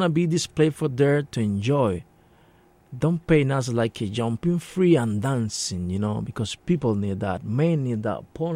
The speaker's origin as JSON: {"language": "English", "country": "Cuba", "second_language": "English", "said": "I come from Cuba, you know. All the time I say that."}